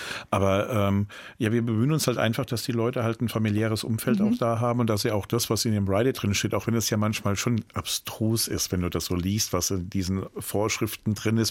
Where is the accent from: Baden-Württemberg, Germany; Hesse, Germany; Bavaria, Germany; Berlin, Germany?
Hesse, Germany; Hanau; gerade Hanau auch, das ist meine Heimat, also Frankfurt, Hanau, das gehört irgendwie so zu mir